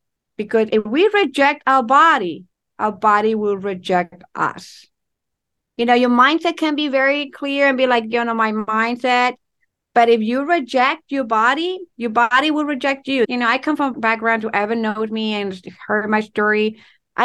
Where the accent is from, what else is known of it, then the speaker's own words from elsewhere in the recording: Ecuador; English is a second language; now in United States; because when I move out of my country, because I'm from Ecuador, I moved to New York and Long Island, especially.